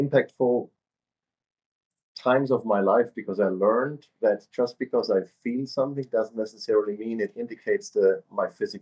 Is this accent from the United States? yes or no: no; Austria; So you know, born and raised in Austria. At some point during in high school, I got into track